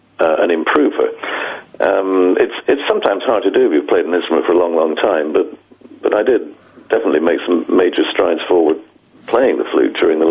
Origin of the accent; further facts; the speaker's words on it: United Kingdom; So, you know, I have to do really what we in the UK are. We're a mongrel race made up of hodgepodge of people from all over